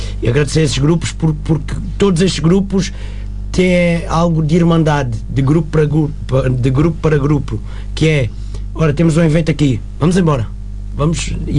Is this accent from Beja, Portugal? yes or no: yes; Vidigueira, Beja, Portugal; o nome da Vidigueira porque eu dou muito pela minha terra